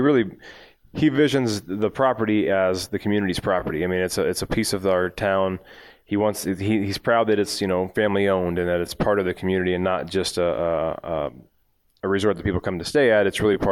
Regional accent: Texas, United States; So I'm originally from Texas. My wife and her family are from this area.

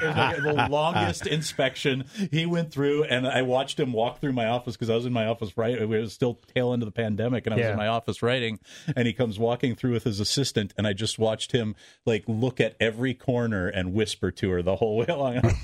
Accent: Cambridge, Minnesota, United States; I grew up in Cambridge, Minnesota, an hour north of Minneapolis, so I'm used to trees.

